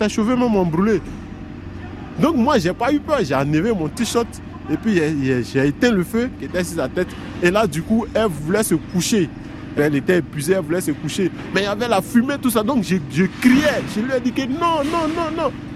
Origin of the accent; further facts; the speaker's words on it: Côte d’Ivoire; now in France; Je suis Ivoirien. Et je viens de la Côte d'Ivoire. Avant, dans mon pays, j'étais un simple vendeur de téléphone. Mais arrivé en France ici